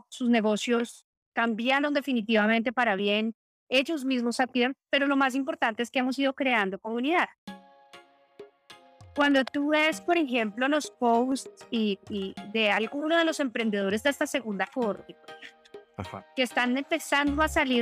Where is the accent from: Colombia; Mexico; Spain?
Colombia; ya que siendo colombiana puedo hablar más de mi país que de otro.